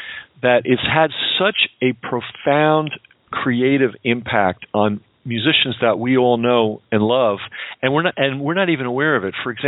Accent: New York, United States; And I say this as a New Yorker, chauvinistic New Yorker who grew up in the New York area

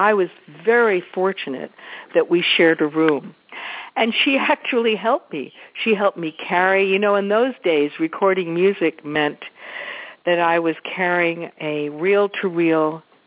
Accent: United States; I was from the United States.

